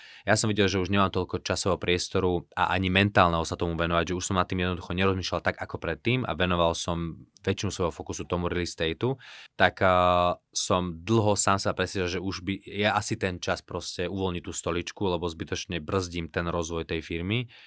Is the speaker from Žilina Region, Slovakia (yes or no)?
yes; Martin, Žilina Region, Slovakia; s ktorým som vyrastal v Martine